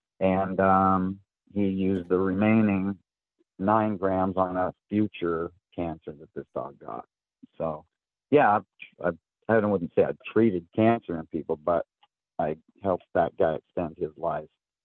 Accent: Washington, United States; 10 or 15 miles from my hometown is Nacelle, Washington, and it's even smaller than Owako.

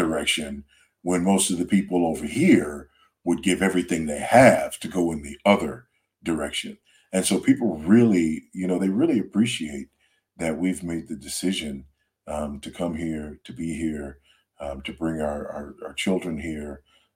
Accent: United States; I am absolutely not an African. I am an American through and through.

